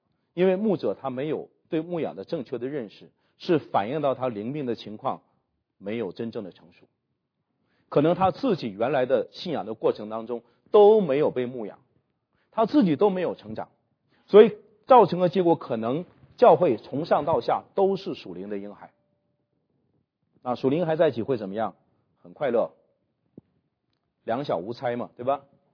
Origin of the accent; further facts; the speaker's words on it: North China, China; 我是北方人的哈，我们的过去呢有一个童谣叫做拉大锯扯大锯，老家门口唱大戏